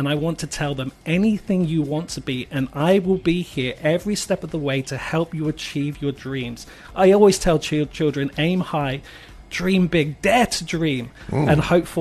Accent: United Kingdom; now in South Africa; So I'm British.

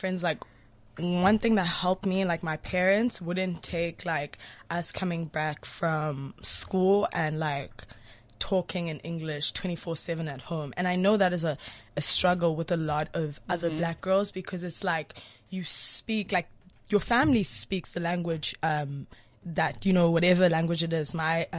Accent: Durban, KwaZulu-Natal, South Africa; I grew up in Durban, so everyone spoke Zulu. So my parents would try to speak closer to me and teach me closer, but then there was always that confusion. Now I'm doing this English Zulu Xhosa mixture, and it never came together.

